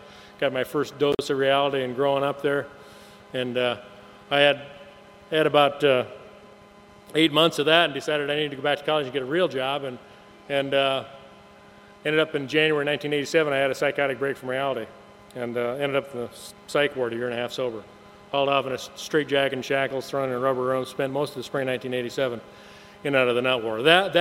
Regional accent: Deadwood, South Dakota, United States; And by 6 o'clock that night, I drove back to Deadwood, in my hometown, and I decided, man, if this is sobriety, screw this.

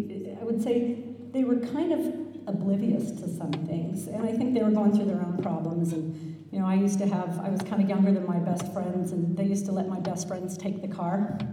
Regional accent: Cincinnati, Ohio, United States; And I grew up in Cincinnati, Ohio, which not that exciting.

